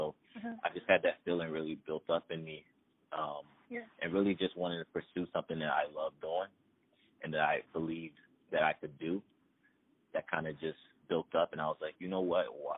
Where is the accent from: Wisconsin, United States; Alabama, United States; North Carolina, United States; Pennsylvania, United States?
Pennsylvania, United States; Upper Darby; also born or lived in Philadelphia; I am from Southwest Philly. I moved to Upper Darby when I was like 10 years old. Really spent like a lot of my formative years in Upper Darby